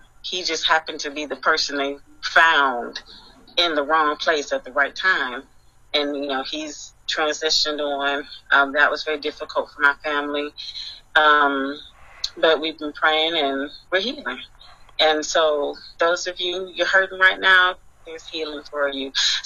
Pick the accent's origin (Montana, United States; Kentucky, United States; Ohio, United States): Ohio, United States; Cleveland; Yeah, I'm from Cleveland, of course.